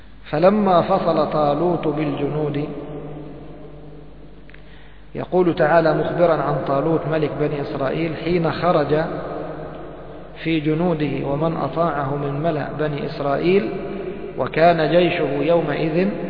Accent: Egypt; مثل احنا نسمعه عندنا في مصر

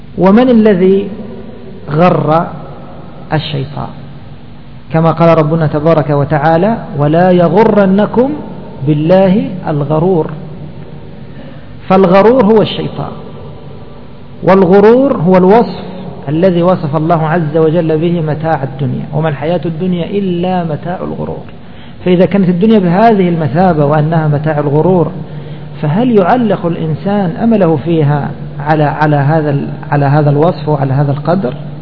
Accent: Egypt; إنسان مثلا في محطة قطارات كما عندنا في مصر ينتظر قطارا

